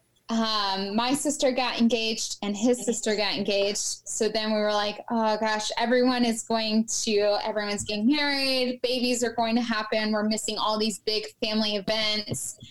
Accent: Texas, United States; So I'm originally from Texas, and a lot of people give me shit about that here.

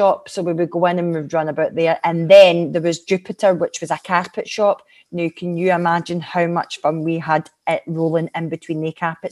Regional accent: Renton, Scotland, United Kingdom; I always say, no, I'm from the Renton

